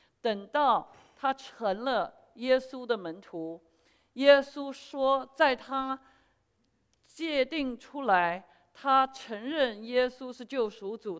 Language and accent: Chinese; China; 我知道“水深之处”这一个名字，在我们中国人的教会里面，在网络传播